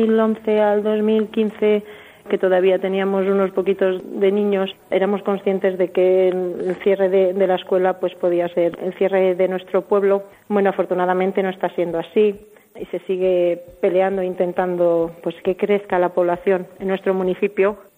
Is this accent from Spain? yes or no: yes; Sabadell, Catalonia, Spain; now in Alcoroches, Spain; Sí, mis padres son de aquí, pero sí, mi pueblo natal o mi ciudad natal es Sabadell. Nací en Sabadell y me crié allí y estudié allí, pero volví al pueblo.